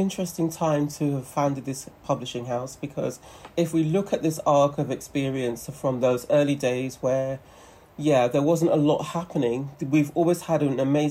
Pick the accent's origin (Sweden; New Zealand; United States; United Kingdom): United Kingdom; London; I was born and bred in London, went to university here